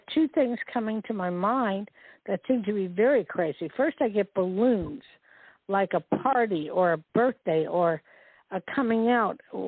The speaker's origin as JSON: {"language": "English", "region": "New Jersey", "country": "United States", "tie": "born there", "said": "Like, I was born in Jersey."}